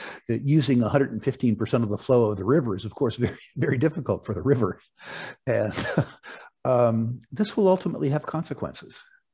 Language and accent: English; United States; And I said jokingly as an American, you know, that I didn't think anybody'd missed the top couple of meters of the lake.